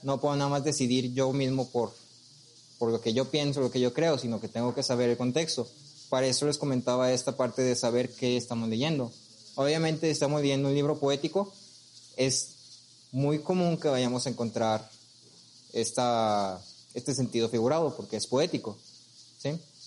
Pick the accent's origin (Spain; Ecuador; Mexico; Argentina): Mexico; Nosotros hablamos español y somos mexicanos.